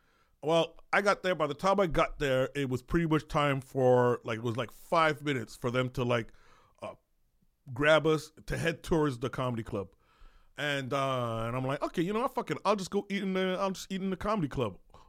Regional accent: Ottawa, Ontario, Canada; maybe it's just because I'm from Ottawa and I'm used to just going to two comedy clubs

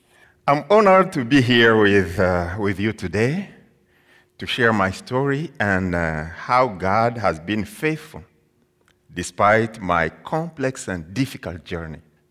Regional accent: Eastern Congo, DR Congo; I come from Eastern Congo. Eastern Congo, as you can see. But currently my family lives in the western part, about 1,200 miles away from my hometown.

